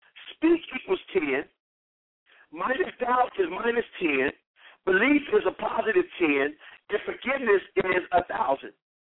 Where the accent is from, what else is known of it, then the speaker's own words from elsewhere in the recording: Compton, California, United States; And, you know, I'm from Compton. We didn't smoke nothing but Cools.